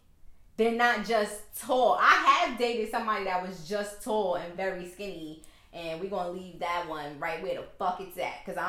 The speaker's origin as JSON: {"language": "English", "town": "Queens", "region": "New York", "country": "United States", "said": "I'm from Queens. What are you talking about?"}